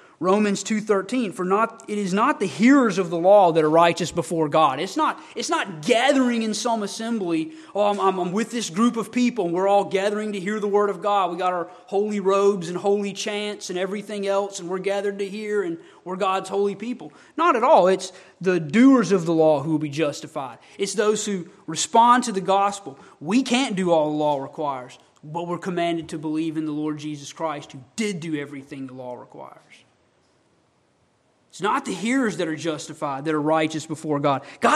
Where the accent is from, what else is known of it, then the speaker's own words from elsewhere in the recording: Homewood, United States; we had that verse on our hot water heater in our house I grew up in Homewood.